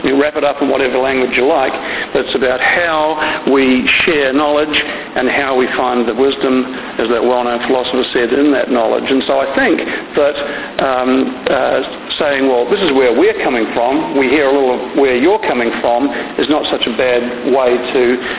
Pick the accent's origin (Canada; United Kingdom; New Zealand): New Zealand; accent: New Zealand; I'm not going to apologise for my accent, but I will apologise for the New Zealand English spelling on the slides for those that are upset by that.